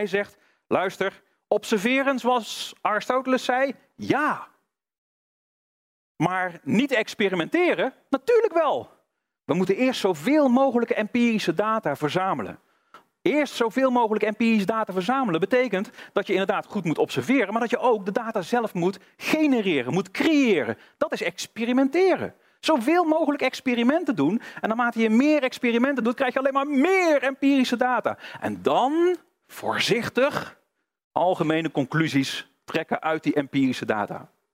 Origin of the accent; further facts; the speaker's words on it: North Brabant, Netherlands; Ik kom uit Brabant, dus ik hou het even bij gewoon biljart.